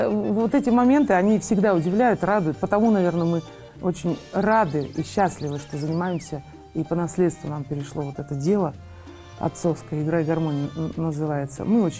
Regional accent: Novosibirsk, Novosibirsk Oblast, Russia; Мы вот сибиряки, сами же из Новосибирска.

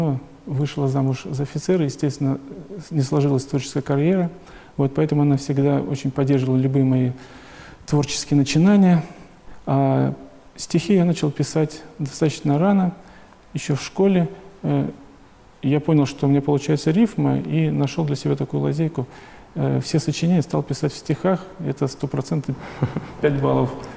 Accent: Ukraine; also born or lived in Poland / Uzbekistan; Родился я в Польше в семье молодого офицера. Много переезжали. В школу я пошел уже на Украине, заканчивал среднюю школу в Узбекистане.

